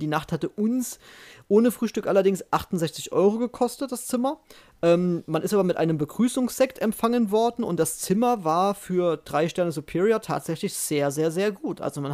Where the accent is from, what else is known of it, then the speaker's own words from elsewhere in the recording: Rhineland-Palatinate, Germany; ich komme ja aus Rheinland-Pfalz ursprünglich